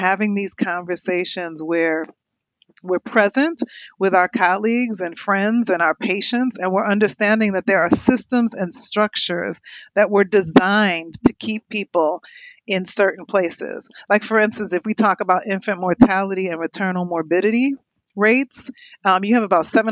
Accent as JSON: {"language": "English", "town": "New York City", "region": "New York", "country": "United States", "tie": "born or raised there", "lives_now": "Michigan, United States", "said": "brother, I grew up in Harlem in the 70s. There was an opioid crisis."}